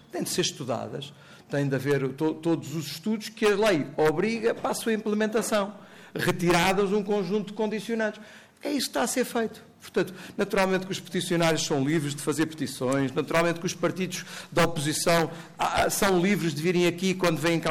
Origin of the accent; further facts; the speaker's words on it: Setúbal, Portugal; Eu sou do distrito de Setúbal